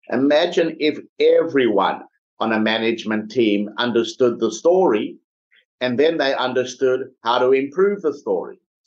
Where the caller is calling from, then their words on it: Melbourne, Victoria, Australia; I'm doing amazing from Melbourne, Australia.